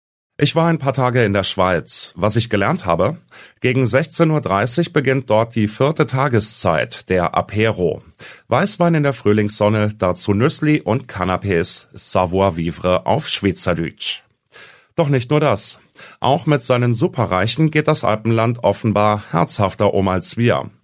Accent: Dortmund, North Rhine-Westphalia, Germany; born there; Ich bin zwar in Dortmund geboren

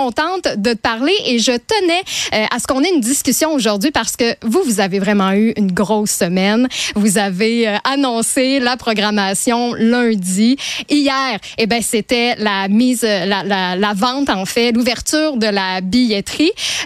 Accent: Quebec, Canada; fière charlevoisienne et à toutes les fois que je rencontre des gens puis que je leur dis « Hey, moi, je viens de Charlevoix »

